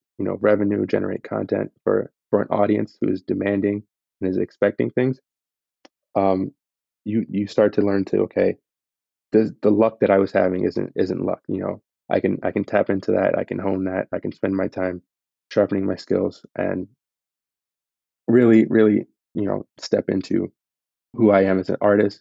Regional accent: Camden, New Jersey, United States; So I'm originally from Camden, New Jersey. That's in South Jersey.

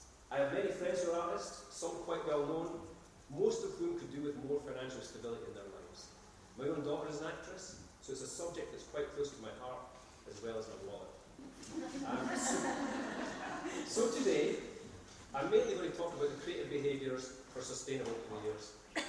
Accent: Scotland, United Kingdom

